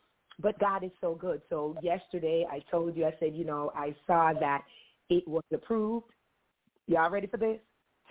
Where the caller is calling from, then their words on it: Washington metropolitan area, United States; I'm calling from the Maryland D.C., Virginia area